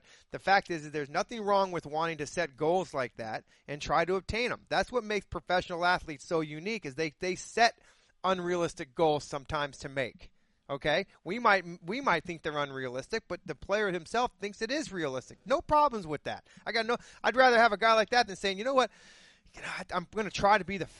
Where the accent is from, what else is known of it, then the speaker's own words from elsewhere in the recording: Arizona, United States; I had to go out on the field, especially growing up in Arizona. 115 degrees out.